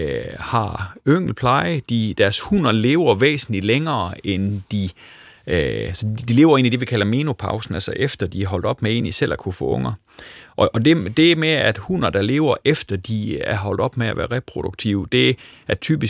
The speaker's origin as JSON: {"language": "Danish", "town": "Aarhus", "region": "Central Denmark Region", "country": "Denmark", "said": "Nu kommer jeg fra Aarhus"}